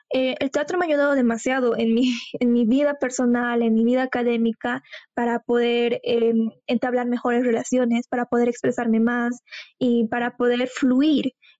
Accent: La Paz, Bolivia; Yo tengo 20 años, soy paceña. Toda mi vida he vivido en La Paz.

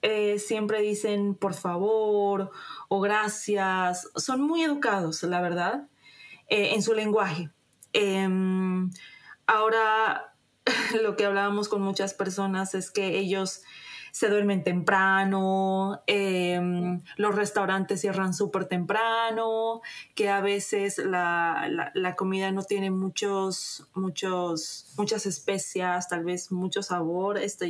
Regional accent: Bolivia; Creo que nosotros como bolivianos tenemos bastante que enseñar

